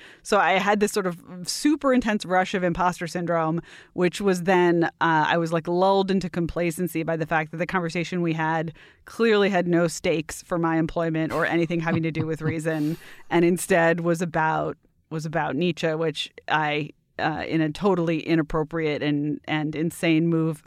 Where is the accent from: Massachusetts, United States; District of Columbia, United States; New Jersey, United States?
District of Columbia, United States; Washington; despite growing up in Washington, D.C. and being surrounded by it, or maybe because of growing up in Washington, D.C.